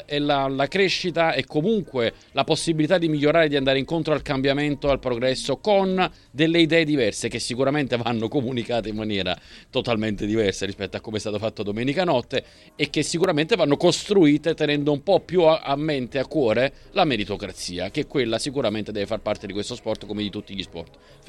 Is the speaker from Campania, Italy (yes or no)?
yes; Naples, Campania, Italy; per la storia del Napoli, da napoletano figuratevi